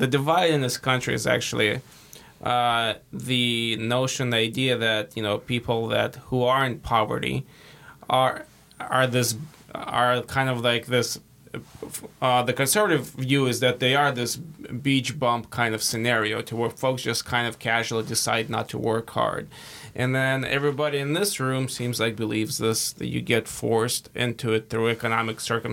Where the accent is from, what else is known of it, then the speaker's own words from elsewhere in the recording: Anchorage, Alaska, United States; as a young man growing up in Anchorage, I was a busser